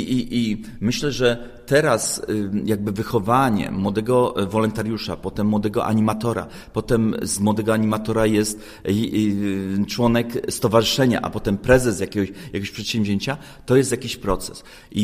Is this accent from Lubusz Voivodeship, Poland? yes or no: yes; Gorzów Wielkopolski, Lubusz Voivodeship, Poland; Po prostu problemem na przykład Gorzowa, bo jestem z Gorzowa